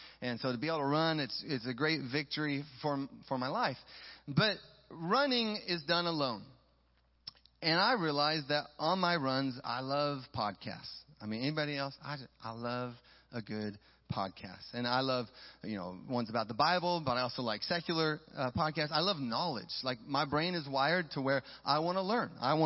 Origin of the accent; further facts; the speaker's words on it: Auburn, Washington, United States; I grew up in Auburn.